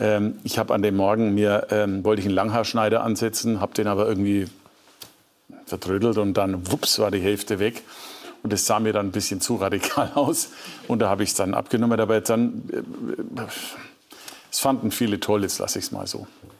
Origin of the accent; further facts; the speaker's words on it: Nuremberg, Bavaria, Germany; Meine Heimatstadt Nürnberg zum Beispiel, toll.